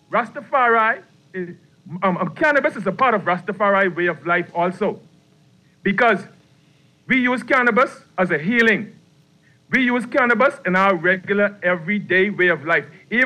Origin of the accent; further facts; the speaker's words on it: Grand Bahama, Bahamas; Me personally, I was a star athlete growing up in Grand Bahama.